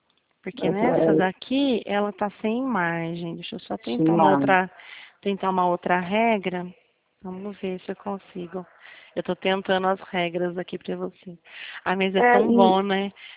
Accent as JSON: {"language": "Portuguese", "town": "Botucatu", "region": "São Paulo", "country": "Brazil", "tie": "born or raised there", "said": "Eu nasci em Botucatu. E lá, eu estudava lá."}